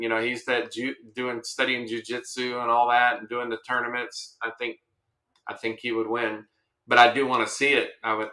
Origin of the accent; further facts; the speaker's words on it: Greenville, South Carolina, United States; I grew up in South Carolina. I'm born and raised from South Carolina. Grew up in the upstate Greenville, South Carolina, went to college in the low country, Charleston, South Carolina.